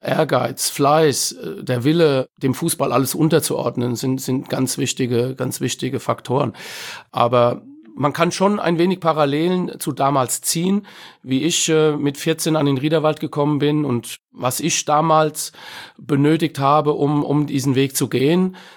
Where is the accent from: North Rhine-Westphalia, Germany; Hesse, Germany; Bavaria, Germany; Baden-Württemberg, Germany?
Hesse, Germany; Frankfurt; Ich bin Frankfurter, habe die fußballerische Ausbildung genossen